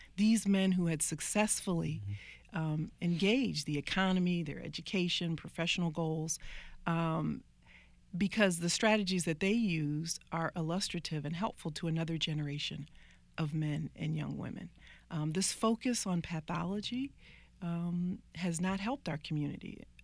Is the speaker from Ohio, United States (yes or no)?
yes; Toledo, Ohio, United States; also born or lived in Washington, D.C.; moved to Toledo, Ohio, which is where I grew up and where I really call home. Though I was born here in Washington, D.C. at Providence Hospital, Toledo, Ohio is home.